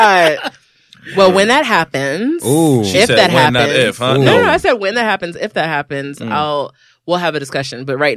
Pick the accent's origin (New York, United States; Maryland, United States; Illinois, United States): Maryland, United States; I'm a Montgomery County. I grew up in Montgomery County.